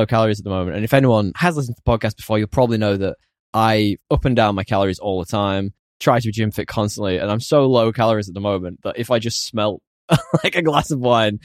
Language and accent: English; United Kingdom; British. What do you want?